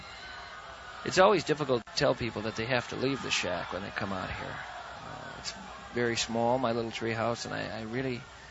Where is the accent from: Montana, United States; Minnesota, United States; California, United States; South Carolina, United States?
Minnesota, United States; Growing up in Minnesota, you know, with a German background